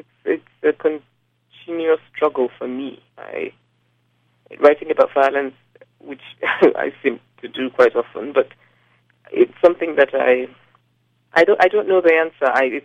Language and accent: English; Nigeria; being Nigerian and knowing how close it is